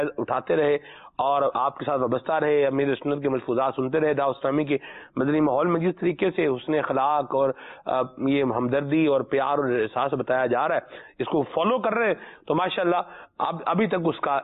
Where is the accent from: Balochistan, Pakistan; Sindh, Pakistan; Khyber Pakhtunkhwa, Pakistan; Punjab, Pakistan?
Khyber Pakhtunkhwa, Pakistan; خیبر پختونخوا جو ہمارا صوبہ ہے تو اس کا علاقہ ہے شہر ہے مردان